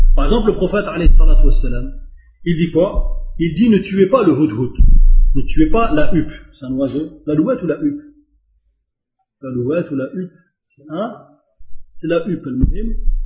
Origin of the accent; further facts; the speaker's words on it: Algeria; Ah, c'est de ma famille, hein. Je suis algérien, c'est de ma famille.